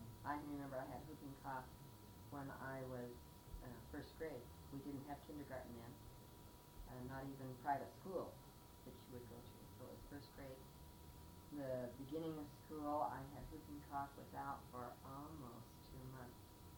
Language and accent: English; Rock Springs, Wyoming, United States; also born or lived in Provo / Salt Lake City / Bountiful; I was born and raised in Rock Springs. I went to college at Brigham Young University in Provo. Worked for a time in Salt Lake City, met and married Darren. We lived in Salt Lake, and then in Bountiful, and now back to Rock Springs.